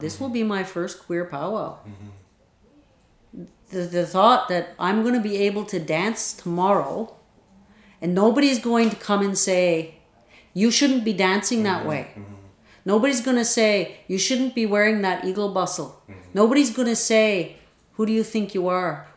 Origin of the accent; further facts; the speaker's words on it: Newfoundland and Labrador, Canada; I grew up in Newfoundland, and my last name's a weird last name, and everybody knew my dad was an Indian